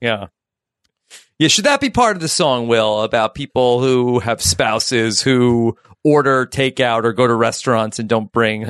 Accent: New York, United States; also born or lived in California; I think that I'm probably more of a New Yorker living in different places.

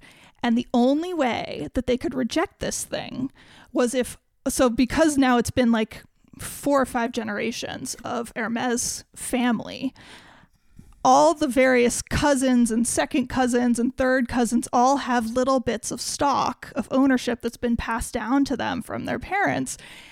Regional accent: United States; But I, as an American, am used to the US being like number one market for most companies.

